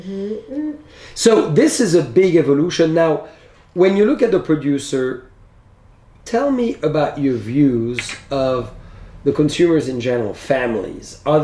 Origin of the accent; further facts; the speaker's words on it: France; And maybe because I'm from France and people assume that I know food more than most